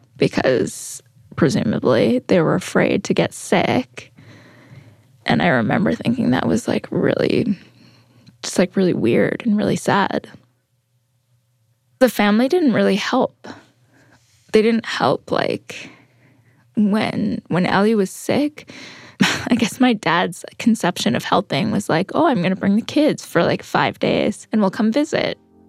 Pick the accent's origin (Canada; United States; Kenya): Canada; Winnipeg, Manitoba; I grew up in Winnipeg. There's nothing that sexy about Winnipeg.